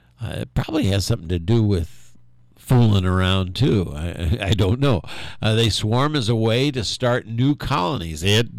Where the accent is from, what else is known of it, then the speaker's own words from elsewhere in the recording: Indiana, United States; Now, I was born on May 27th, and we lived in Indiana, so we followed the Indy 500 quite closely.